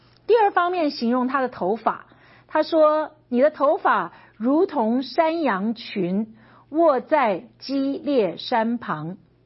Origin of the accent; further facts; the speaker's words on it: China; 这个面纱跟我们中国人的这个结婚的新娘呢